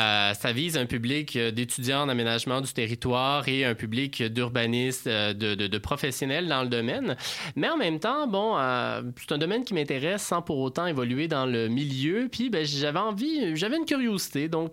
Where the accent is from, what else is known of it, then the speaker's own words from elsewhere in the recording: Saint-Nicolas, Quebec, Canada; Moi, je viens de Saint-Nicolas sur la rive sud.